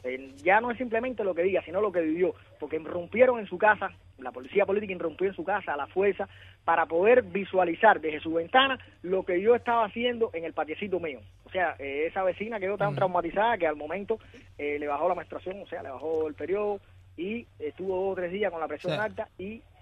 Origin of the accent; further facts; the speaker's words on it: Cuba; como cubano, al fin, me siento parte de eso